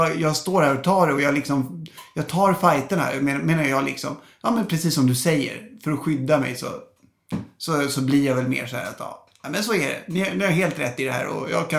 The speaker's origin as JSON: {"language": "Swedish", "town": "Stockholm", "region": "Stockholm County", "country": "Sweden", "tie": "born or raised there", "said": "Däremot så är jag född och uppvuxen här i Stockholm."}